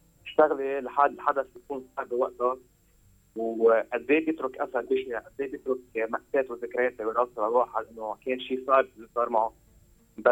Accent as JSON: {"language": "Arabic", "country": "Lebanon", "said": "هلا الواحد نحن كلبنانيه عم نقطع بكثير قصص كانت عم بتكون صعبه"}